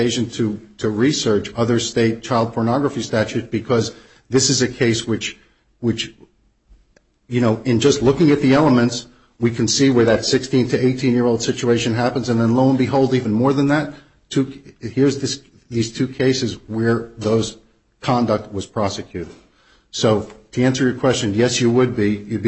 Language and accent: English; New York, United States; now in Philadelphia, United States; And, you know, I'm from New York, but I've been in Philly a really long time, and in Philly we would call this a yo judge.